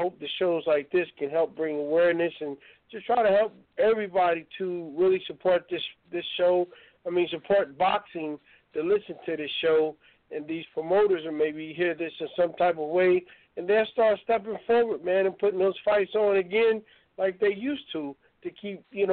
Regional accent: Indianapolis, Indiana, United States; my hometown of Indianapolis, Indiana

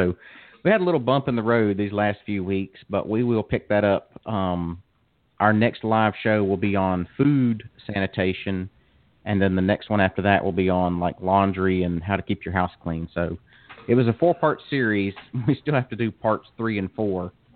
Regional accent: Florida, United States; So I am originally from North Florida. My wife is originally from North Florida. We're from the panhandle.

